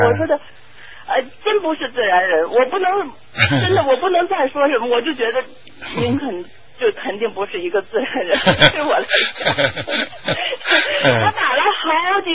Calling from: Montreal, Quebec, Canada; 我是那个早上，我是从蒙特利尔打来的。

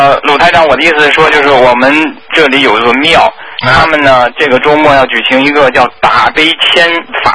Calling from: United States; 我从美国打过来

